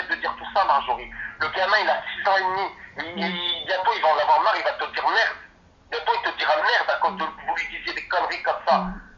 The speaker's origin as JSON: {"language": "French", "country": "France", "said": "Je suis français, je suis fier de l'être."}